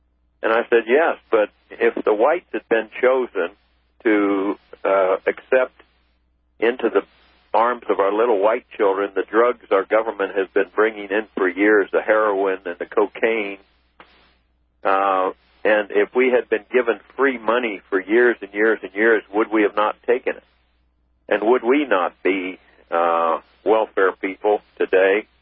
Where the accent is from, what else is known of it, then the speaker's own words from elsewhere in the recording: Washington, District of Columbia, United States; in the 50s when I grew up in Washington, D.C., you know, I knew black families there.